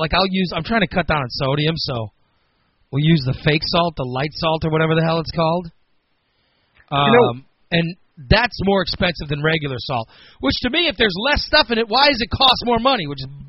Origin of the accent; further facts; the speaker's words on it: Missouri, United States; And although I'm a Cub fan, but I grew up near St. Louis, we would go down there and we'd play football in the street outside of the old Busch Stadium